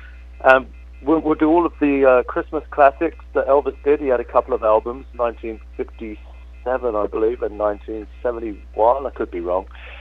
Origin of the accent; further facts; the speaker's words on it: London, United Kingdom; I was brought up in London